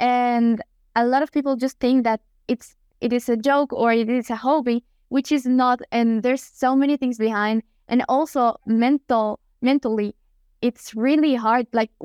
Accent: Colombia; English is a second language; now in Switzerland; I am from Colombia, but I live in Switzerland, so I have been in both sides

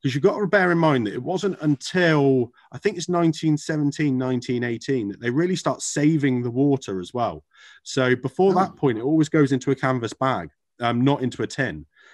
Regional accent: United Kingdom; because we're British and we make tea.

